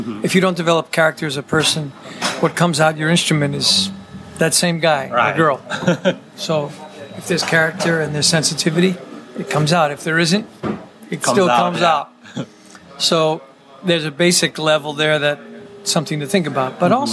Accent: New York City, New York, United States; growing up in East Flatbush, in a very, with a lot of family around, Italian-American kind of cultural existence in that borough

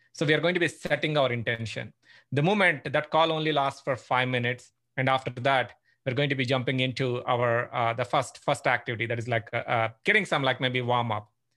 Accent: India; moved away as an adult; now in Pittsburgh, United States; Okay, I'm from Pittsburgh, Pennsylvania. Been living in US for the last 16 years. Originally from India

